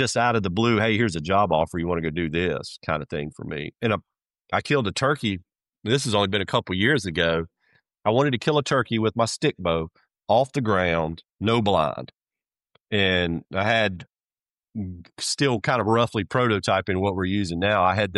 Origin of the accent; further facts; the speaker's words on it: the South, United States; growing up in the South, I was a turkey hunter